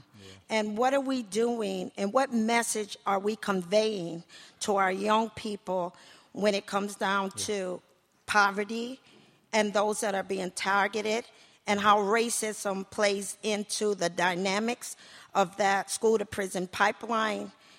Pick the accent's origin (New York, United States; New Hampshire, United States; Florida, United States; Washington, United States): Washington, United States; I come from Kitsap County, better known as Kidnap County.